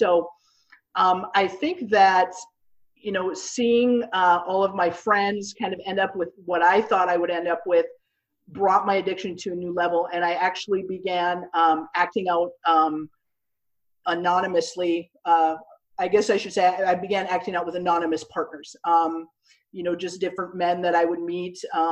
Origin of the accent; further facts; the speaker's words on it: Minnesota, United States; moved away as an adult; now in Houston, United States; And I ended up, I grew up in Minnesota, and I ended up feeling the Lord leading me to Houston, Texas, to attend a small Bible college here.